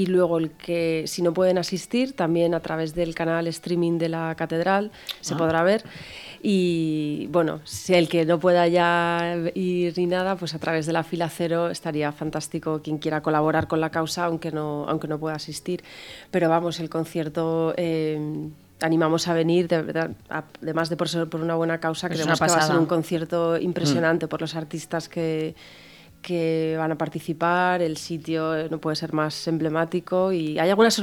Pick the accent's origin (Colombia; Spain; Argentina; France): Spain; Valencia, Valencian Community; somos de Valencia, todos de alguna manera u otra nos afecta lo que pase